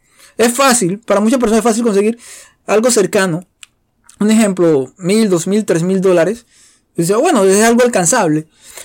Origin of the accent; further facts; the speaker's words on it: Colombia; Decimos en Colombia, yo soy colombiano, les recuerdo un poco.